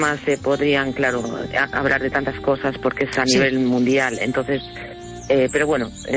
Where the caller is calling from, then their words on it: A Coruña, Galicia, Spain; de La Coruña.